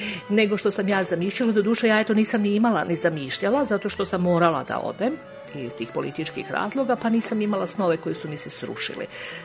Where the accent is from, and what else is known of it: Belgrade, City of Belgrade, Serbia; born or raised there